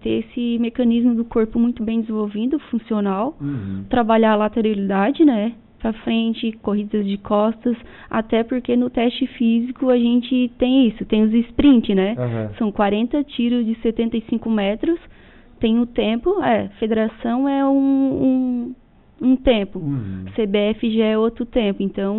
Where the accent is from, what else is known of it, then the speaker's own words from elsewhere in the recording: Aiurê, Santa Catarina, Brazil; now in Criciúma, Brazil; Eu sou lá do Airê, lá do pé da serra de Grão-Pará.